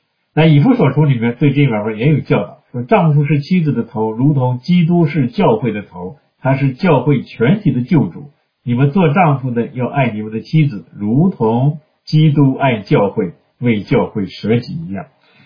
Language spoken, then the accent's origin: Chinese; China; 我们从大陆来的弟兄姐妹们